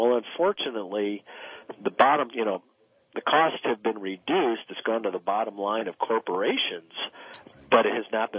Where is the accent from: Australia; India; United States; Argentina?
United States; Detroit, Michigan; I grew up in Detroit. A lot of my family members all worked on the assembly line. I held part-time jobs working in the factories back there.